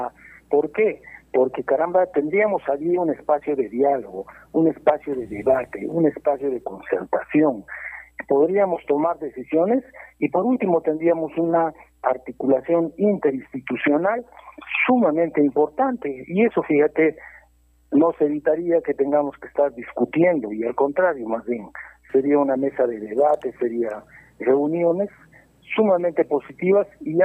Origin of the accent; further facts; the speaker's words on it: Moquegua, Peru; como peruanos de esta región tan importante.